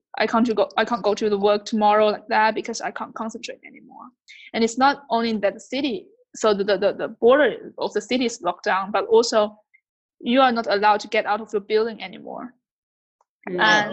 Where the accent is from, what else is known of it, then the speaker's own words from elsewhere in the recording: Wuhan, Hubei, China; English is a second language; now in Germany; from China, from Wuhan, and I'm currently studying electrical engineering in Germany. Well, I've lived in Germany since 5 years